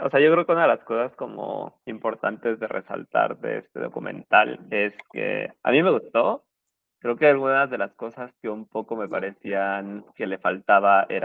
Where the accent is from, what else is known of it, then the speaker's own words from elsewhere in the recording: Mexico; Y nosotros como mexicanos lo sabemos.